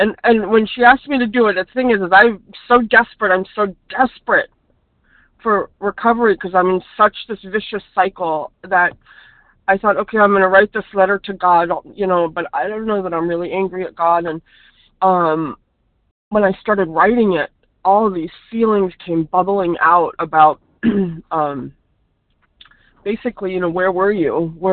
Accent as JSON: {"language": "English", "region": "California", "country": "United States", "said": "I'm from California. And I'm really happy to be on the meeting right now."}